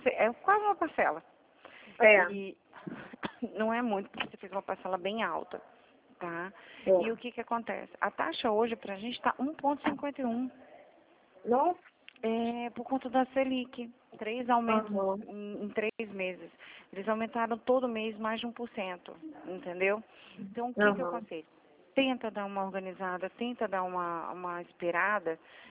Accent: Espírito Santo, Brazil; eu sou do Espírito Santo, viu? Eu tô no interior de São Paulo falando com você.

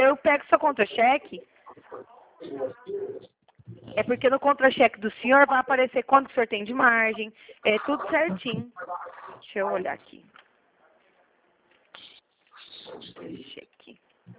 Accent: Goiânia, Goiás, Brazil; Sou de Goiânia.

